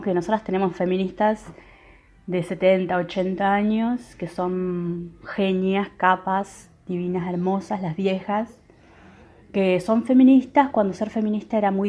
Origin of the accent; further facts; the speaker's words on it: Argentina; soy de Argentina